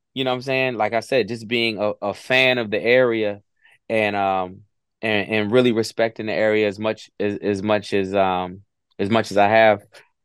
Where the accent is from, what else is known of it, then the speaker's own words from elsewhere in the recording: Hampton Roads, Virginia, United States; You know, I'm from Virginia. You know, I'm from Virginia, Hampton Roads area, the 757 area code.